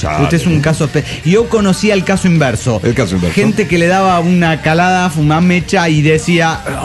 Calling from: Cuernavaca, Morelos, Mexico; de Cuernavaca, Morelos, México.

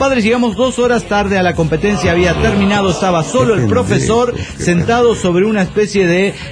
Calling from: Chihuahua, Mexico; de Chihuahua.

